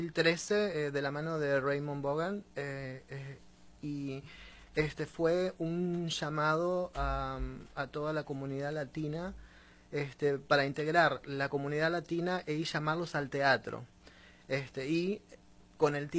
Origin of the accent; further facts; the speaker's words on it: Uruguay; Yo soy de Uruguay. Yo soy